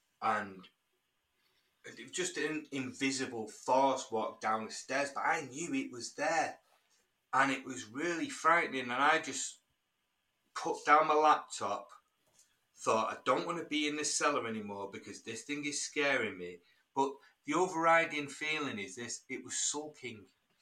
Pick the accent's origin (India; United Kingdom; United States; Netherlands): United Kingdom; Heaton Chapel, North West England; in the backdrop is supposed to be my hometown where I grew up, of Heaton Chapel.